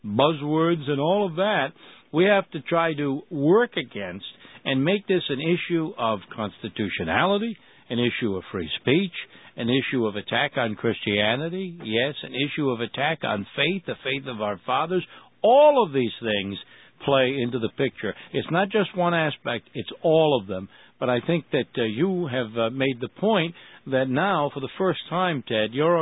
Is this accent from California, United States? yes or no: no; Rhode Island, United States; right here in my home state, Rhode Island